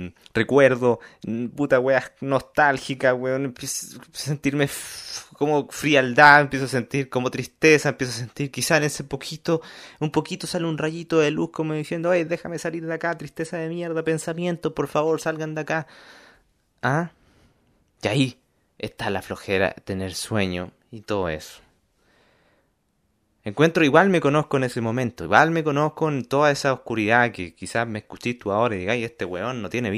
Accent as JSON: {"language": "Spanish", "country": "Argentina", "said": "Soy argentino, tú ya ves."}